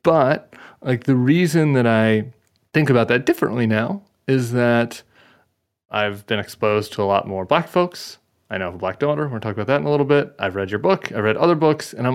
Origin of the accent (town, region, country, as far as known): Colorado, United States